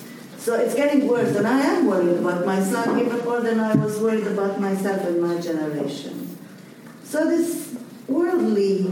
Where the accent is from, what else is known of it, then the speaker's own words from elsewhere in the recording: Jaffa, Tel Aviv District, Israel; I've never seen Jaffa. I'm from Jaffa as well.